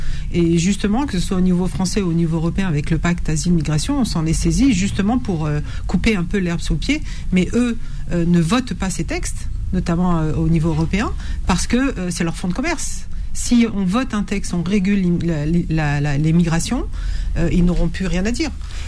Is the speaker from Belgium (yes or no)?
no; Aulnay-sous-Bois, Île-de-France, France; moi j'ai grandi à Aulnay 3000.